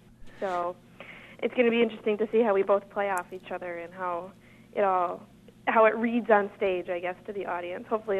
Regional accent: Minnesota, United States; I am originally from the Twin Cities in Minnesota, and I got to Greene County because Matt Graber held auditions at my grad school down in Illinois

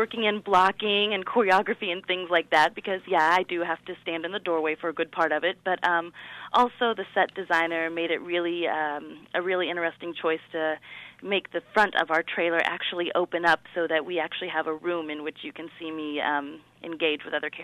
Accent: Center Point, Indiana, United States; I'm from Center Point, Indiana, about half hour away from here.

